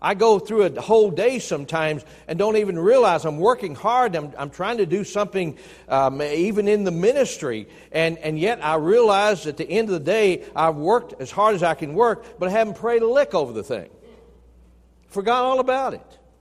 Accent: Tennessee, United States; Since I'm originally from Tennessee, what's that got to do with it?

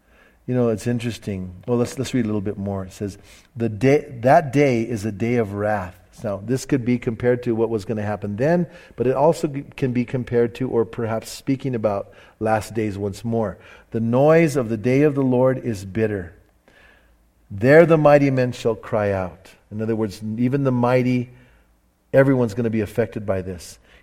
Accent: United States; So that's, for us as an American, if something like this was to happen to us, can you imagine how we would freak?

